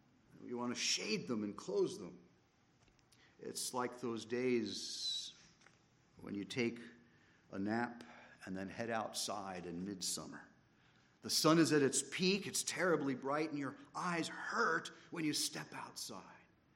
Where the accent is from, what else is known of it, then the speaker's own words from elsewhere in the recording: Pasadena, California, United States; in my hometown, Pasadena.